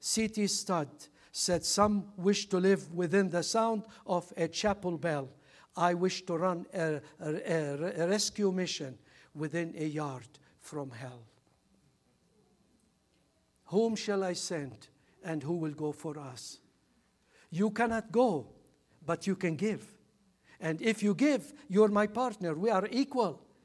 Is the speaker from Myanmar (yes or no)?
no; Lebanon; now in United States; when I look at America, I am both American, but also I am Lebanese.